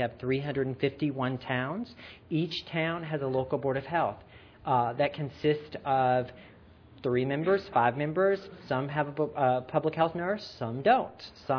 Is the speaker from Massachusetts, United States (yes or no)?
yes; Massachusetts, United States; I'm from Massachusetts